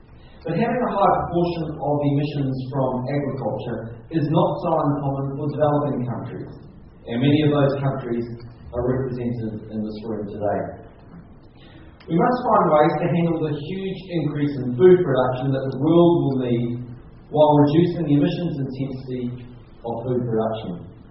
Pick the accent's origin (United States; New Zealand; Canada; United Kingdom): New Zealand; Partly that is because I'm a New Zealander.